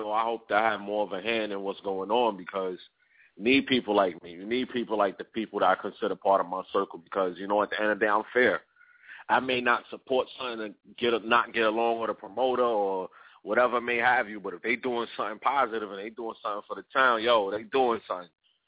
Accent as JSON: {"language": "English", "region": "New York", "country": "United States", "said": "Y'all ain't know, I'm from New York, you know, New York underground scene"}